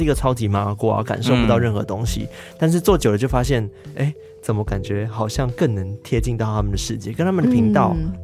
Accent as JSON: {"language": "Chinese", "country": "Malaysia", "tie": "born or raised there", "said": "就是我的家乡马来西亚"}